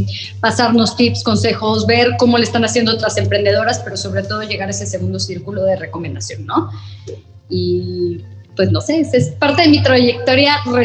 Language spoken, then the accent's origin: Spanish; San Luis Potosí, Mexico; nosotros somos de México, mis papás son de México, de la Ciudad de México, luego se van a vivir a San Luis Potosí y ahí crecimos mis hermanas y yo, pero definitivamente yo siempre me consideré una mujer de ciudad, me encantan las ciudades grandes